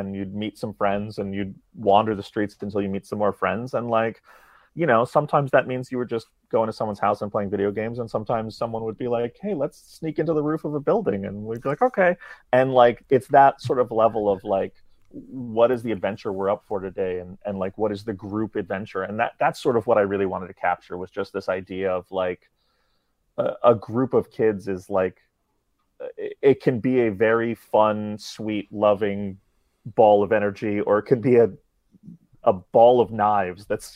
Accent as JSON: {"language": "English", "town": "New York City", "region": "New York", "country": "United States", "tie": "born or raised there", "said": "But I think a lot of what I drew from in this was like growing up in New York City."}